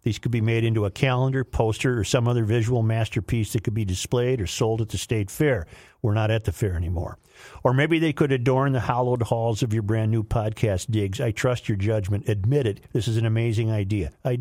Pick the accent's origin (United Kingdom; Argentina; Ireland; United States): United States; Washington; also born or lived in Minnesota; Since moving back to my home state of Washington in 2002, I've podcasted you since you started podcasting.